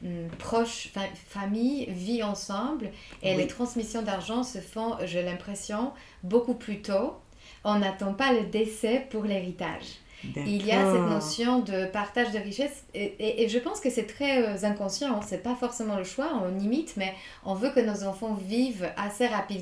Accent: Poland; Moi, je suis polonaise

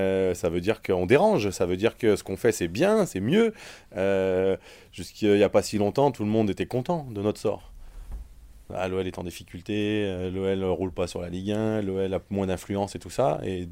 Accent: Lyon, Auvergne-Rhône-Alpes, France; On est lyonnais, on l'assume, on est fiers de l'être

